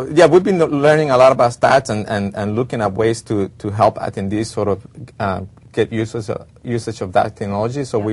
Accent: Venezuela; I'm originally from Venezuela.

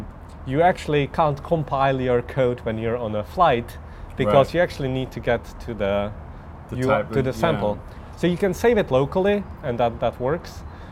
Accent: Czechia; English is a second language; So I'm from Czech Republic

